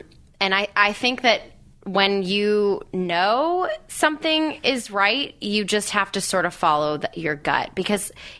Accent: Atlanta, Georgia, United States; So my fiance and I did not go to high school together, but we're both from Atlanta.

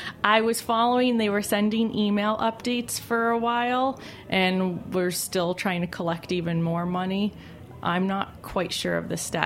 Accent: New York City, New York, United States; I mean, people ask what it was like growing up in New York City, but I don't think you can answer any other way than that's your childhood.

